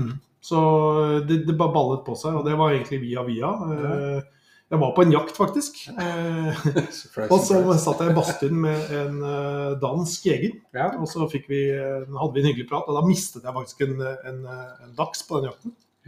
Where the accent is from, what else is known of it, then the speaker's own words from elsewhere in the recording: Oslo, Norway; Ja, og jeg er født i Oslo, født og oppvokst i Oslo, så jeg måtte liksom tilegne meg dette på egen hånd.